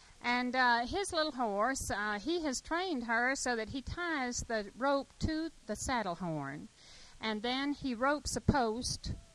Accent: Tampa, Florida, United States; I'm the mother. … we're from Tampa.

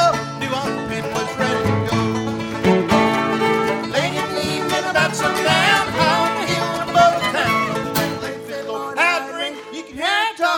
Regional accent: Florida, United States; We're from the Tampa Bay area. We're proud to be here.

